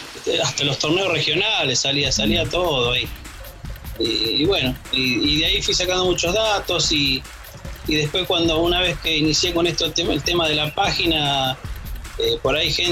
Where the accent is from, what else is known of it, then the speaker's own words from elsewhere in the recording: Lincoln, Buenos Aires Province, Argentina; yo soy de Lincoln, acá provincia de Buenos Aires. Soy profe de educación física jubilado, ya tengo 53 años.